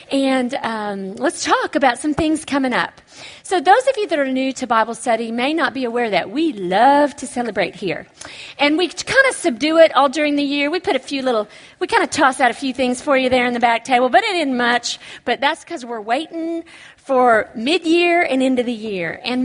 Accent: Oklahoma, United States; but I'm from Oklahoma. There's only two major universities there.

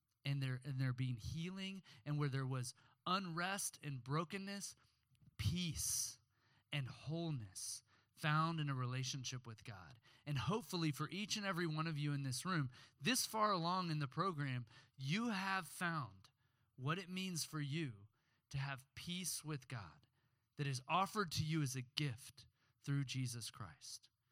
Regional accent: Oklahoma, United States; but at the end of fourth grade, I grew up in Oklahoma.

